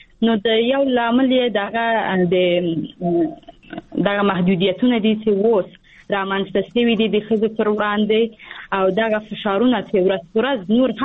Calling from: Afghanistan; او دا څنګه چې مثلا که زه هم اوسم بېله شکه زه په داخل د افغانستان کې یم

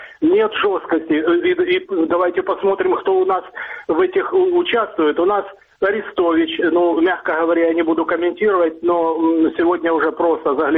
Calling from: Dnipro, Dnipropetrovsk Oblast, Ukraine; город Днепр.

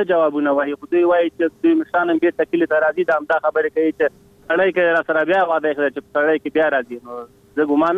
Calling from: Kabul, Afghanistan; د میر بچه کوټ ولسوالۍ نه.

